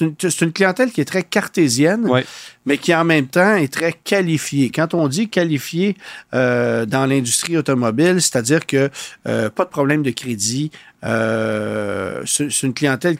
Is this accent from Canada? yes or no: yes; Quebec, Canada; Et chez nous, au Québec, ça fonctionne magnifiquement bien.